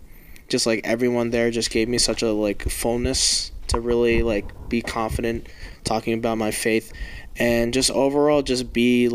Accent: Philippines; and also I'm Filipino, so it's like Christianity just runs

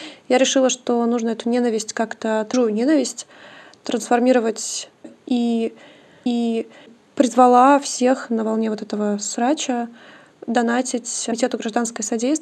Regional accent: Omsk, Omsk Oblast, Russia; Я просто тоже из Омска.

